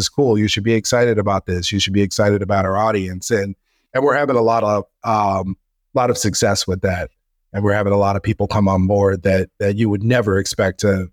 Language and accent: English; Kansas City, Missouri, United States; But I want to do one in Kansas City, which is my hometown.